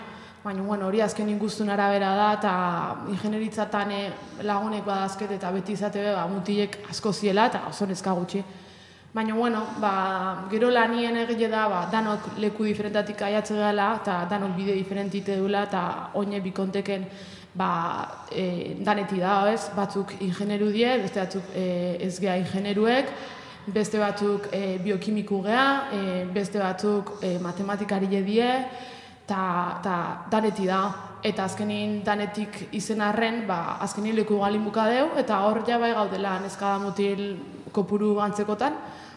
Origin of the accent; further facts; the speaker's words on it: Azpeitia, Basque Country, Spain; Ba, Azpeitiarra naiz